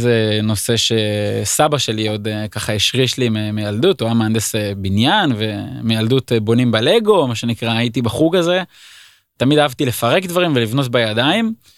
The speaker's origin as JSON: {"language": "Hebrew", "town": "Haifa", "region": "Haifa District", "country": "Israel", "tie": "born there", "said": "אני נולדתי בחיפה."}